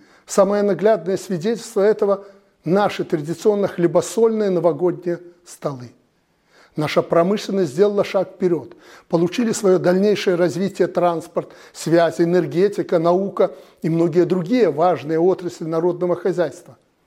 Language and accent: Russian; Belarus; все мы, белорусы, являемся людьми одной судьбы